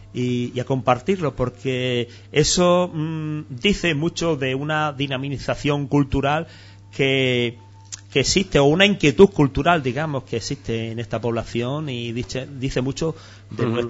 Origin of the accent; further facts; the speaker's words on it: Guareña, Extremadura, Spain; soy ciudadano de Guareña, soy padre, soy trabajador